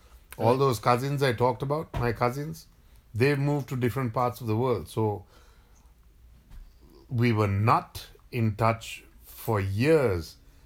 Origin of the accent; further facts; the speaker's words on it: Sri Lanka; Families were important when I was growing up. And because Sri Lanka is so small